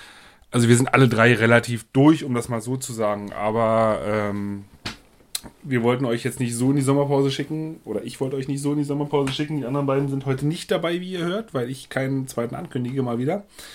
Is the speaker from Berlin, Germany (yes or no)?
yes; Berlin, Germany; Wir kommen alle aus Berlin